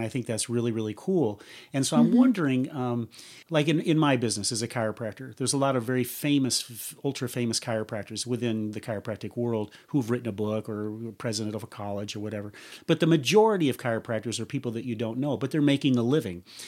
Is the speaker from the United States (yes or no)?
yes; Davenport, Iowa, United States; You said that you had played the Adler Theater in Davenport, Iowa, my hometown, right?